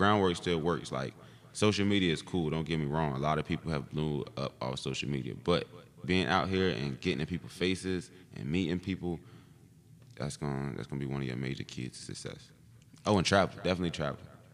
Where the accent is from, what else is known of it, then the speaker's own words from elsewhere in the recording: Philadelphia, Pennsylvania, United States; I mean, of course, he's from Philly. I'm from Philly, you know, so we always going to support the home team.